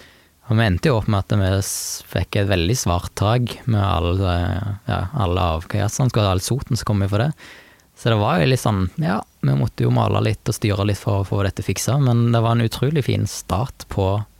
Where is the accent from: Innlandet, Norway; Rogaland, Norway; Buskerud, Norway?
Rogaland, Norway; Så jeg tok kontakt med et forlag som var lokalt hjemme på Jæren